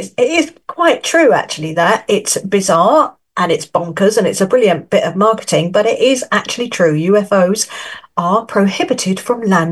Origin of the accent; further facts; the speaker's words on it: London, United Kingdom; now in France; your host, and though I'm from London, UK, I now live in France, in the far north, a place called the Seven Valleys in Pas-de-Calais.